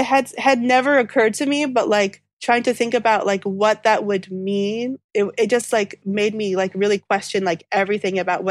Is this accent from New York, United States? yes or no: yes; New York City, New York, United States; Because like, you know, I grew up in New York City, so I was allowed to be like loud and obnoxious in public if I needed to be.